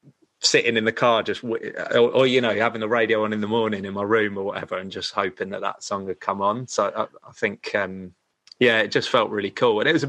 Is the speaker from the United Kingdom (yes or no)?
yes; South East England, United Kingdom; could only get a couple of radio stations, and one of them was like, Southern FM, which was like, I was from Sussex.